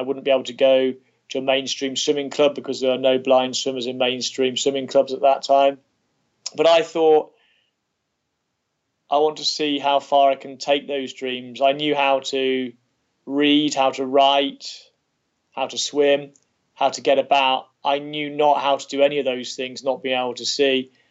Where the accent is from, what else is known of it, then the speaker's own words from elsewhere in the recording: Kidderminster, West Midlands, United Kingdom; I grew up in the Midlands, in Kidderminster, about 14 miles to the southwest of Birmingham.